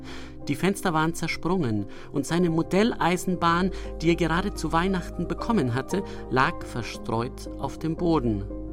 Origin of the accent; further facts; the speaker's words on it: Bavaria, Germany; now in Lübeck, Germany; Ich lebe in der Nähe von Lübeck. Wenn ich in meine alte Heimat nach Franken reise, kleben die Orte an mir.